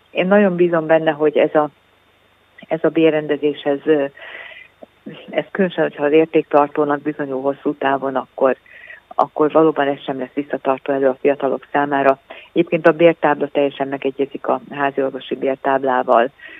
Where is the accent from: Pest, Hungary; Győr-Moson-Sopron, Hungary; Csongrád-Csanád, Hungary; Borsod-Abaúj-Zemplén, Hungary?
Csongrád-Csanád, Hungary; Hódmezővásárhely; ha már a riportban szó esett róla, hogy Hódmezővásárhelyi vagyok